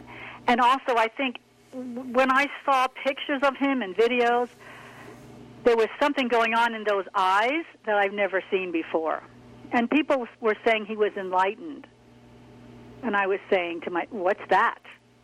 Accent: New York, United States; born there; also born or lived in California; I was born in New York, moved to California, lived there for 4 years, back to New York. But I was Catholic

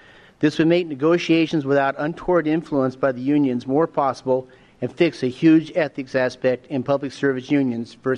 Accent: Palmer, United States; I'm from Palmer.

